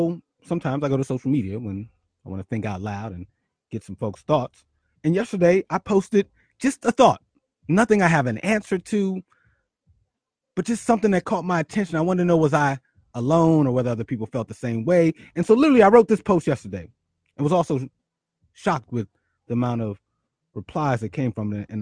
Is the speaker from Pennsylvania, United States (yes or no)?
yes; Philadelphia, Pennsylvania, United States; being as though I grew up in Philly and went to Philly public school.